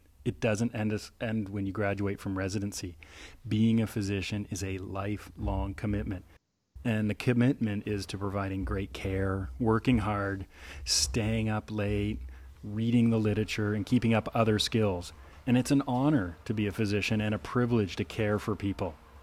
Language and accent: English; Canada; I was ready to apologize as a Canadian